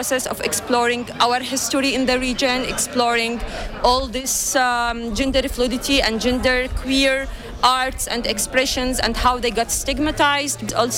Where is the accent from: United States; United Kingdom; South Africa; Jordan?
Jordan; English is a second language; and me, I come from Jordan.